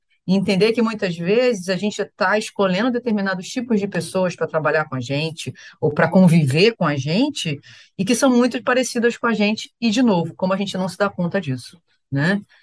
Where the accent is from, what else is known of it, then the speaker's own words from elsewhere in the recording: Rio de Janeiro, Brazil; Eu sou carioca